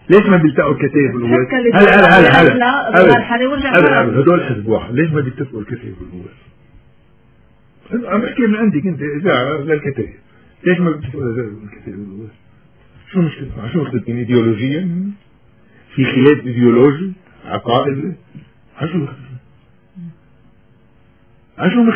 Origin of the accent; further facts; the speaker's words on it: Lebanon; كمواطن لبناني بعيش بالقرن 21